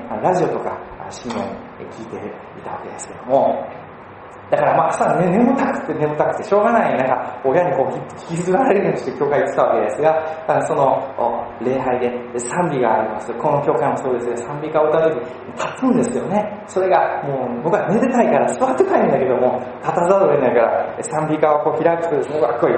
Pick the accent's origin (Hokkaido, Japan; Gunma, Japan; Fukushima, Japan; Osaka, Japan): Osaka, Japan; 僕は高校生までその大阪にいたんですね。それでクリスチャンホームの家庭に生まれ育って